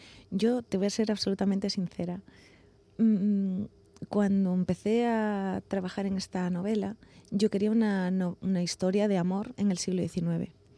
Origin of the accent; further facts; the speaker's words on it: Galicia, Spain; yo soy gallega, yo siempre digo, yo llevo la mirada gallega de serie.